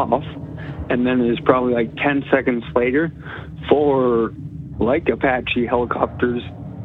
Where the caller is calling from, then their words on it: Kelowna, British Columbia, Canada; your acquaintance from La Crosse, Kelowna.